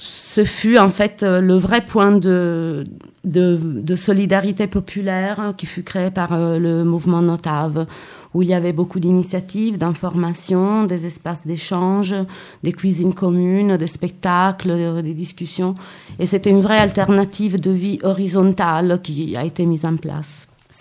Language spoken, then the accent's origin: French; Turin, Piedmont, Italy; French is a second language; Moi, je viens de Turin, donc j'étais là-bas et j'ai commencé dès le début, en fait.